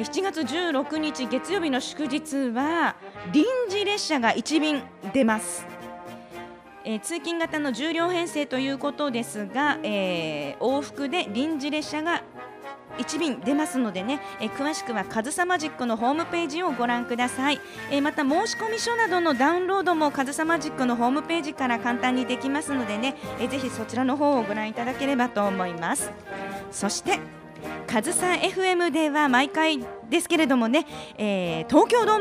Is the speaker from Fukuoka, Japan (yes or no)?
yes; Fukuoka, Japan; 私の地元なのでね、福岡市